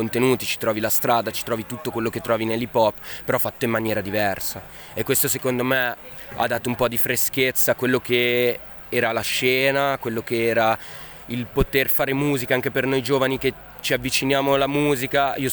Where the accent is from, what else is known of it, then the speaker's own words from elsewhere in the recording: Ticino, Switzerland; se io sono ticinese, ascolto un rapper ticinese, io capisco subito che non sta parlando del Ticino